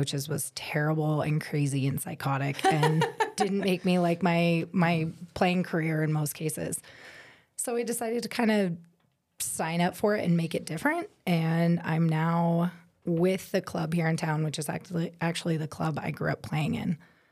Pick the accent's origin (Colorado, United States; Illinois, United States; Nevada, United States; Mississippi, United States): Colorado, United States; Longmont; So I grew up in Longmont. I graduated Longmont High. I played soccer here in town